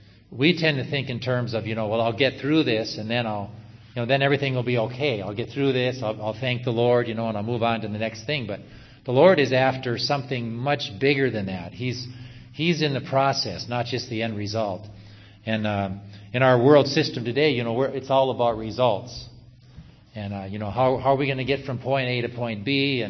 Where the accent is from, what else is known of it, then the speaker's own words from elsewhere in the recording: Minnesota, United States; when I was a kid, there was a cuss word that was used a lot in my hometown in Minnesota.